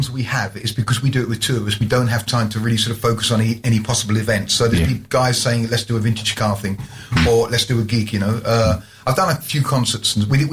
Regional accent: East of England, United Kingdom; You can trust me. I'm from Essex.

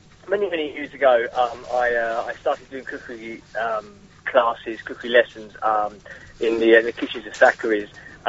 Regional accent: South East England, United Kingdom; Born and bred in Kent. I schooled in Kent

